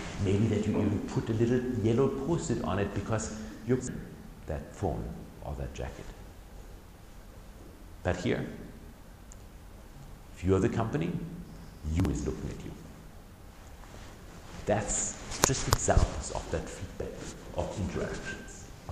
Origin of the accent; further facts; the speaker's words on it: Germany; For instance, Germany, my home country, it is some people in Mannheim who decide on how to write things, how the commas should be set.